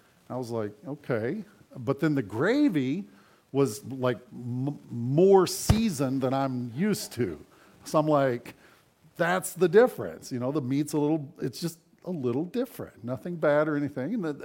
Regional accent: Houston, Texas, United States; now in Canada; I grew up in the Houston area, and when the Houston Rockets won the national championship back-to-back in the 90s, back when I was younger

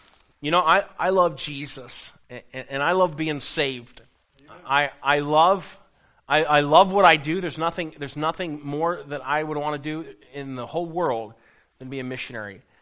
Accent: Florida, United States; But I grew up in Florida, so I don't know if it's my fault or not. But I don't like the snow.

